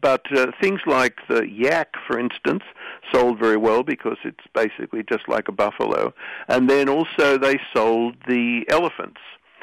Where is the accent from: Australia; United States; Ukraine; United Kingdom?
Australia; No, I have actually eaten kangaroo stew.